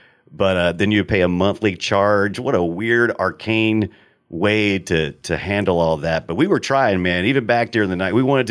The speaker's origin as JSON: {"language": "English", "country": "United States", "said": "because I'm an American and the localization of the story, was... retooled for me."}